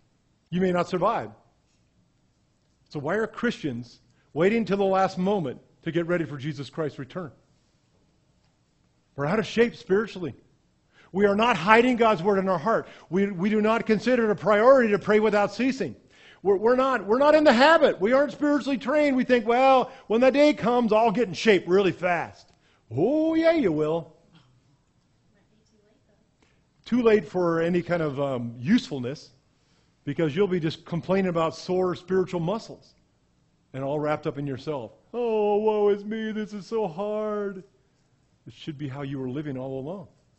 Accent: California, United States; I grew up in the Santa Cruz area, Santa Cruz Mountains.

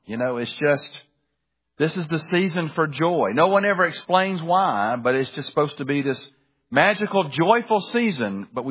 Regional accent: Birmingham, Alabama, United States; I remember as a child growing up in Birmingham, one of the taller buildings in downtown Birmingham, and they may still do this. It's just been a number of years since I've been in Birmingham

